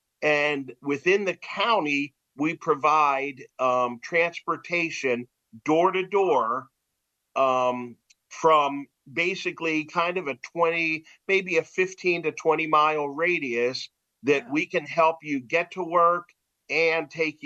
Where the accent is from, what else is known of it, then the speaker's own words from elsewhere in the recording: Pennsylvania, United States; accent: Northern; Yeah, I'm a Pennsylvania native, but really I Pennsylvania native, but you know, no, I'm not a native Alabama resident